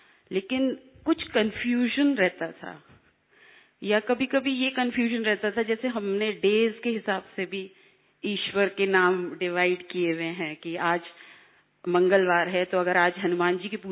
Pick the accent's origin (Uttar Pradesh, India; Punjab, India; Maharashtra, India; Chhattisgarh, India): Uttar Pradesh, India; Agra; मैं आगरा से आई हूँ और